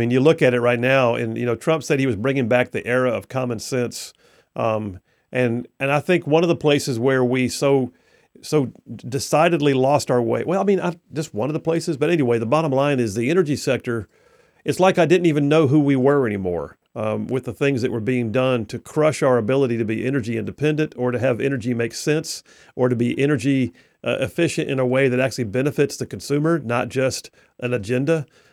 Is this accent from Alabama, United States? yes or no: yes; Huntsville, Alabama, United States; I'm from the South. I haven't been back home in over 20-plus years. I'm hopefully moving back to Huntsville soon.